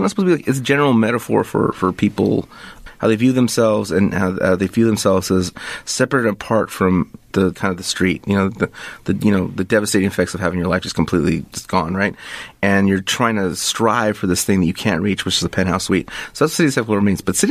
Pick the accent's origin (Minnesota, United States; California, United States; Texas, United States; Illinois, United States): California, United States; Los Angeles; growing up in El Sereno, it was a very beautiful thing. It's a very wonderful, great neighborhood, very vibrant. And the whole East Side, you know, El Sereno, City Terrace, Boyle Heights, Lincoln Heights, and East LA, obviously.